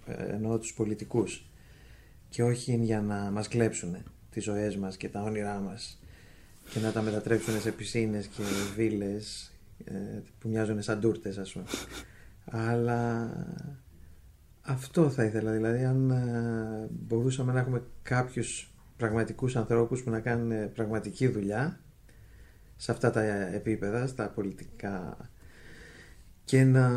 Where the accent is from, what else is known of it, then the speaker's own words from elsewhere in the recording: Greece; Ευχαριστώ, και να φύγουμε από τις συμπληγάδες σαν Έλληνες.